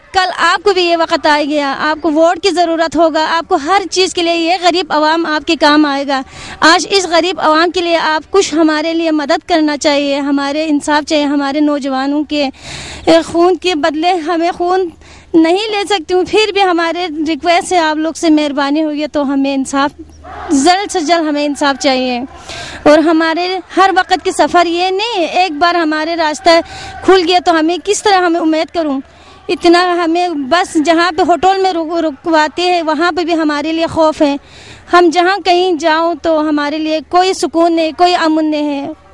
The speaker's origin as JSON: {"language": "Urdu", "region": "Gilgit-Baltistan", "country": "Pakistan", "said": "ہم اردو بلتستان سے ہیں اور ہمیں اتنا افسوس ہے, ہم بلتی سب اس وجہ سے احتجاج کے لیے آئے ہوں."}